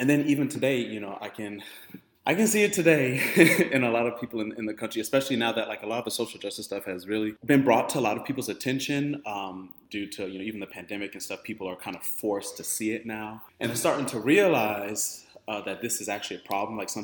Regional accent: Louisiana, United States; So I'm originally from Louisiana, and I think a lot of that is evident in a lot of the native Louisiana last names.

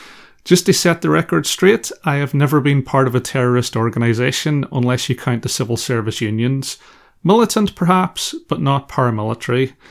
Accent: Northern Ireland, United Kingdom; accent: Northern Irish; those of you who've listened to the podcast for a while and are used to my Northern Irish accent

